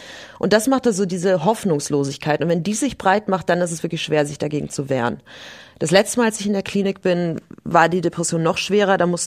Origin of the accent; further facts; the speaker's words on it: Grassau, Bavaria, Germany; also born or lived in Berlin; Ich bin in Berlin geboren, aber wurde dann verschleppt ins oberbayerische Grassau, wo meine Eltern Gott sei Dank noch wohnen